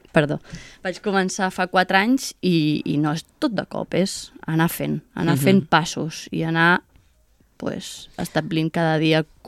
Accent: El Port de la Selva, Catalonia, Spain; he crescut molt connectada amb la natura, el bosc, el mar, jo sóc de Port de la Selva

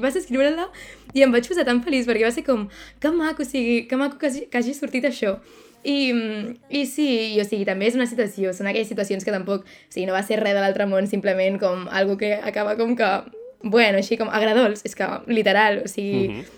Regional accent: Catalonia, Spain; soc qui soc perquè soc de l'Empordà

